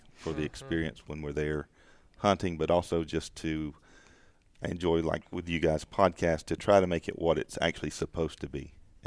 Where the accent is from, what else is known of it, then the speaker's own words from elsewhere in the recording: the South, United States; Growing up in the South, I'm part of that traditional hunting club culture.